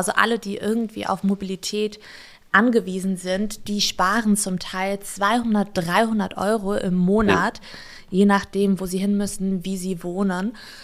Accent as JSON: {"language": "German", "region": "Hamburg", "country": "Germany", "said": "als Hamburgerin"}